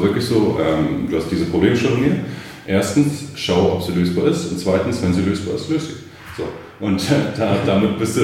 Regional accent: Berlin, Germany; bin ich in Berlin aufgewachsen

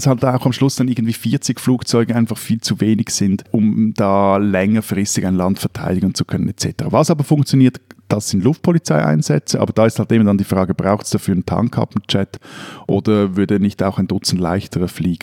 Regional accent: Switzerland; Aber ja, die Reaktionen bei dir sind sehr wahrscheinlich ähnlich, wie sie bei uns in der Schweiz wären.

